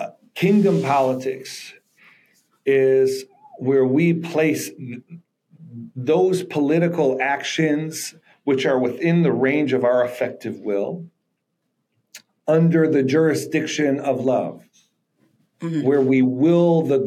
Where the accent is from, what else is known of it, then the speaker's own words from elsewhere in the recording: Buffalo, New York, United States; now in Baltimore, United States; I'm from Buffalo, New York, live in Baltimore, Maryland